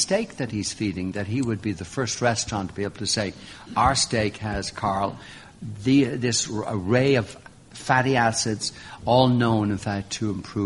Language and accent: English; Ireland; first of all, as an Irishman, a lot of the songs, Ronan, that we sing in Ireland are the same songs